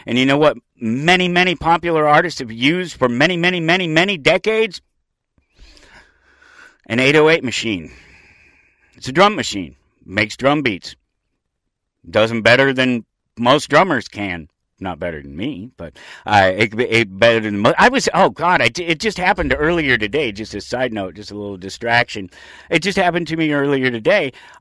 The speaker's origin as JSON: {"language": "English", "town": "Denver", "region": "Colorado", "country": "United States", "tie": "born or raised there", "said": "My grandmother took me. I grew up in Denver. I went to the Natural History Museum there."}